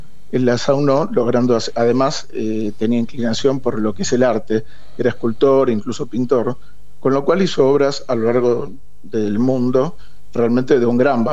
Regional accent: Buenos Aires, Argentina; yo soy porteño, viví toda la vida en Buenos Aires

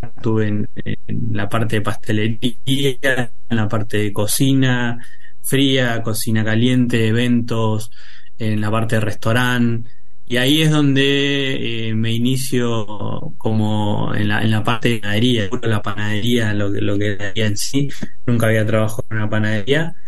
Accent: Puerto Tirol, Chaco, Argentina; yo vengo del Chaco, una provincia del interior del país, Puerto Tirol más específicamente

